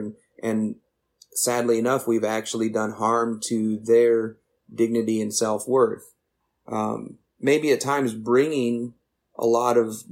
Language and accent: English; Michigan, United States; now in Zephyrhills, United States; I saw this where I grew up in Michigan. We had trailer parks there. Where I live in Zephyr Hills, Florida, we have trailer parks